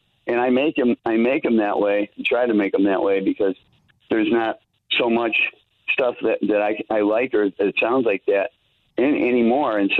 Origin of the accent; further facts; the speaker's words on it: Blue Island, Illinois, United States; I never dreamt that there, you know, that I was a kid from Blue Island.